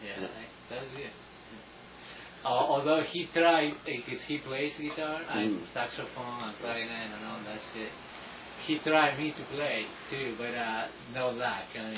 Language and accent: English; Santander, Cantabria, Spain; I'm from Cantabria, a city called Santander.